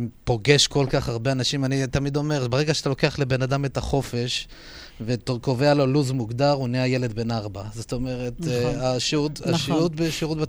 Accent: Acre, Northern District, Israel; also born or lived in Beersheba; אז אני גדלתי באקו, רוב ילדותי הייתה באקו, היגרתי לבאר שבע לתקופה של...

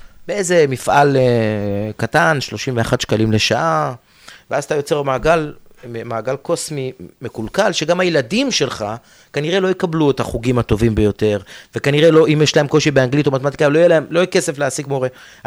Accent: Ofakim, Southern District, Israel; גדלתי באופקים, במקום שבה הסביבה לא תמיד מאפשרת לך להתפתח ולהגיע למקומות רחוקים.

